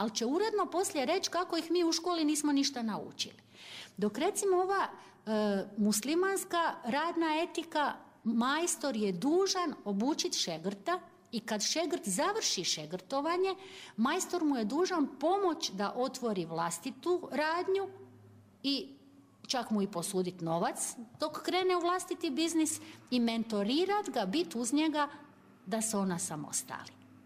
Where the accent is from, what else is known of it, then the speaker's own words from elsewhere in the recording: Klis, Split-Dalmatia County, Croatia; Evo, ja sam rodom iz Klisa u Dalmaciji.